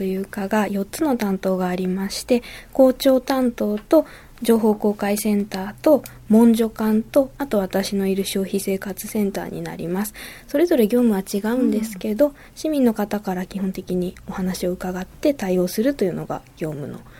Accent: Maebashi, Gunma, Japan; now in Fujisawa, Japan; いや、私の出身は群馬県の前橋市です。

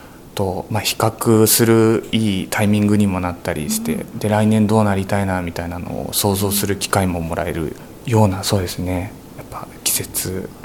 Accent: Tsujido, Kanagawa, Japan; いや、出身は辻堂です。

